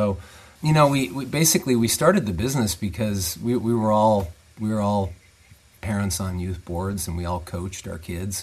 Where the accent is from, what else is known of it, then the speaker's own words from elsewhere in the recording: Montana, United States; I grew up in Montana in the 70s and early 80s. There wasn't a lot of lacrosse being played in Montana in the 70s and 80s